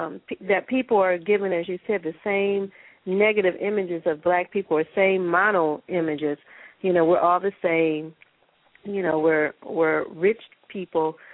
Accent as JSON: {"language": "English", "country": "United States", "said": "because I come from the United States, I'm rich."}